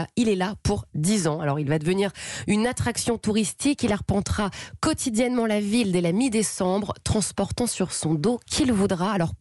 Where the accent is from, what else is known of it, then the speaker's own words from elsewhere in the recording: Hauts-de-France, France; Je suis du Nord, je peux vous le confirmer.